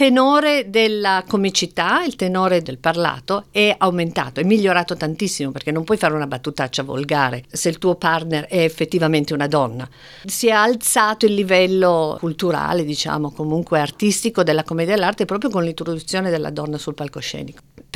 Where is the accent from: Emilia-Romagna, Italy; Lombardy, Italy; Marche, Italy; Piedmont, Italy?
Piedmont, Italy; Turin; Scusate, io sono di Torino